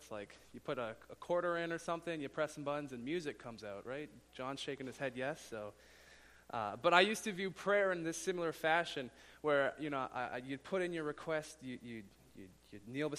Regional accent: Calgary, Alberta, Canada; I'm from Calgary, and you know, we get Chinooks down there all the time

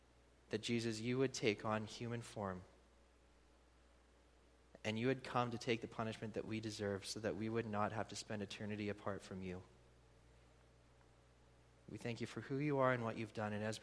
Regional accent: Devon, Alberta, Canada; also born or lived in Edmonton; At a very young age, I was born in Edmonton. I grew up on an acreage just outside of Devon. Growing up from grades 2 through 11, I was homeschooled.

